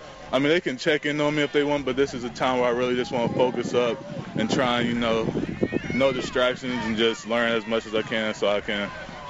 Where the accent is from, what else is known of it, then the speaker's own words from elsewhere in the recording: Missouri, United States; also born or lived in Illinois; I grew up in Missouri, moved to Illinois, then